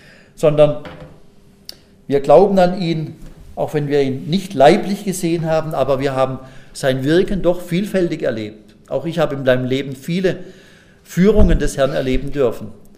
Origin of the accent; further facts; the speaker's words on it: Pforzheim, Baden-Württemberg, Germany; aber in Pforzheim gibt es ja viele, meiner Heimatstadt.